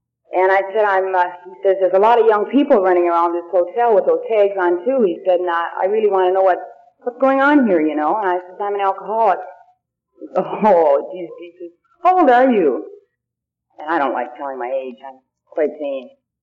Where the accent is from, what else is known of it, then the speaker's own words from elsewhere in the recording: Kent, Washington, United States; Where are you from, you know? And I said, Kent, Washington.